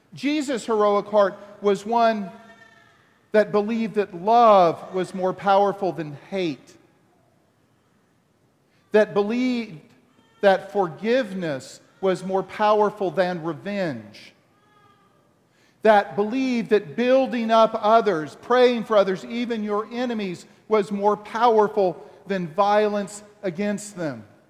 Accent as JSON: {"language": "English", "region": "the South", "country": "United States", "tie": "born or raised there", "said": "Now see, I grew up in the South. We didn't play hockey."}